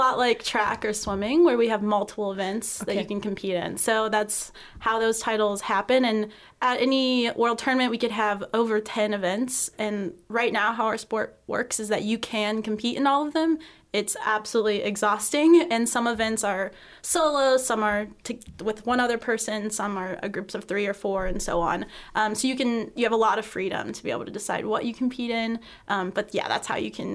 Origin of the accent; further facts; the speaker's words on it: West Virginia, United States; So I was really lucky that there was a jump rope team where I grew up in West Virginia.